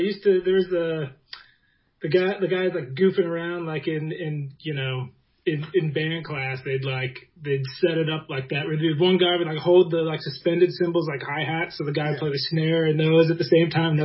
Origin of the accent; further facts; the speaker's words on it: Fredericksburg, Virginia, United States; I grew up in Fredericksburg, Virginia.